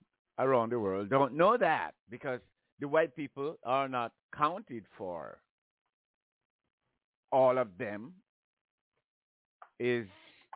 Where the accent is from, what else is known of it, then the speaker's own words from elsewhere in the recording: Jamaica; I come from Jamaica.